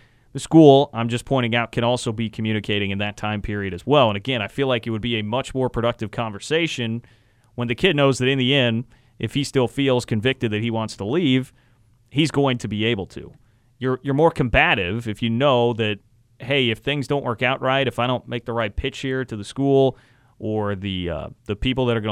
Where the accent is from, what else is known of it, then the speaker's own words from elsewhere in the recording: Kansas City, United States; also born or lived in Wichita; I grew up in Kansas City, Wichita / Kansas City. I claim Kansas City.